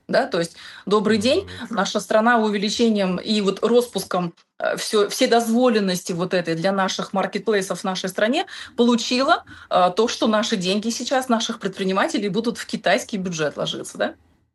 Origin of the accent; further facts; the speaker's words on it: Ivanovo, Ivanovo Oblast, Russia; Мои земляки, ивановские производители текстиля, написали большое сообщение еще в прошлом году